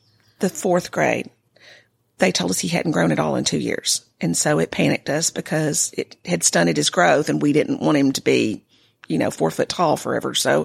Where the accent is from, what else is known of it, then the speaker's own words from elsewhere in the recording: Nashville, Tennessee, United States; I grew up in Nashville.